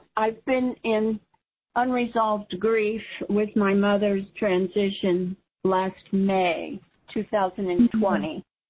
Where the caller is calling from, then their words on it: Chicago, Illinois, United States; from Chicago.